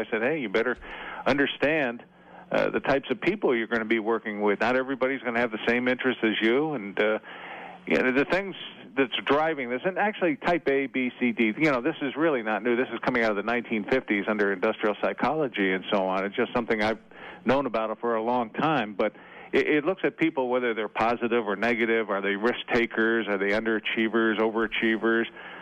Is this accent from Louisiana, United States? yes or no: no; Connecticut, United States; And as a kid growing up in Connecticut, my school used to do that.